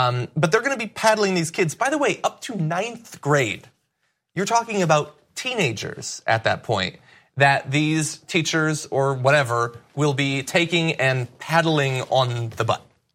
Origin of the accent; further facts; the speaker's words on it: Connecticut, United States; I come from Connecticut. I was spanked once or twice as a kid.